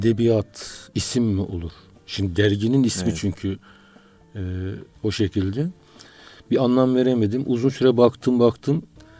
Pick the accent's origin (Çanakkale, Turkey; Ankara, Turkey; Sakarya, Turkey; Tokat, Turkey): Çanakkale, Turkey; Sinekçi; Çanakkale'liyim. Çanakkale'nin Biga ilçesinin Sinekçi köyünden.